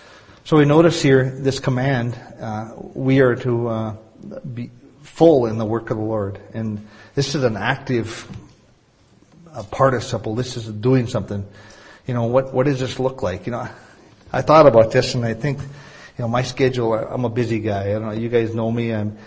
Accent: Door Lake, United States; You all know I grew up in Door Lake. My dad was a pastor.

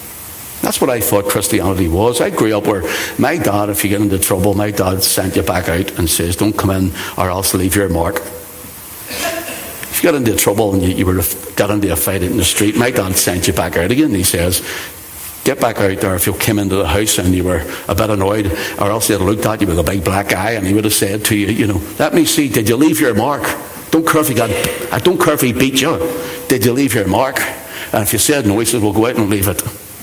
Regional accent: Belfast, Northern Ireland, United Kingdom; I grew up on the Shore Road. But I was born in East Belfast

